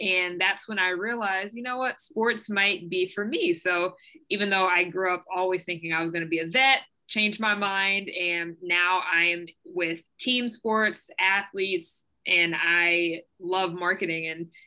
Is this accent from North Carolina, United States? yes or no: yes; Durham, North Carolina, United States; from Durham, North Carolina.